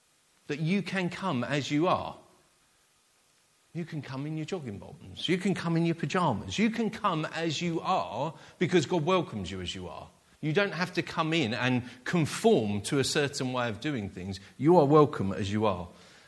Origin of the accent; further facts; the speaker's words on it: United Kingdom; I'm a Brit, so this is from a Brit's perspective.